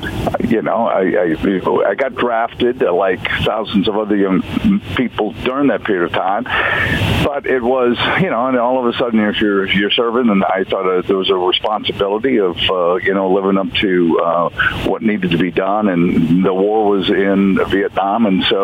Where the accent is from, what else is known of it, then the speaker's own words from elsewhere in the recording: Midwest, United States; And so I talk about growing up in the Midwest, and I talk about coming to Pittsburgh when they're losers